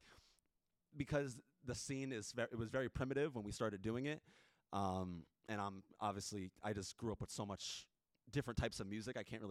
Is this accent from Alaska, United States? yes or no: no; New York, United States; But growing up on Long Island, it's like 45 minutes to, it could be over an hour out from the city, but you're still like on New York.